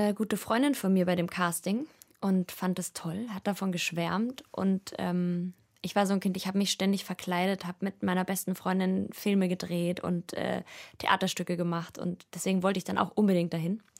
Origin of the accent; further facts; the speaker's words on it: Vienna, Austria; ich komme ja aus Wien, aus Österreich